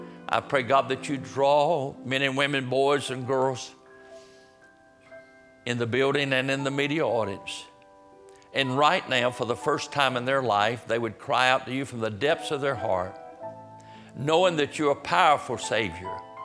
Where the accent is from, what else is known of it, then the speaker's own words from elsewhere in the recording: North Carolina, United States; I'm telling you, I'm from Halifax County, North Carolina. I've been in the country most all my life. I love it.